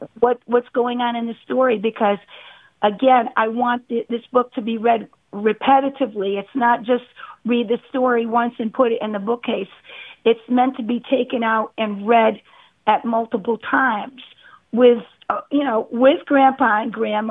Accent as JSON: {"language": "English", "region": "New England", "country": "United States", "tie": "born or raised there", "said": "I was brought up in New England, and I think that was the perfect setting to have this story."}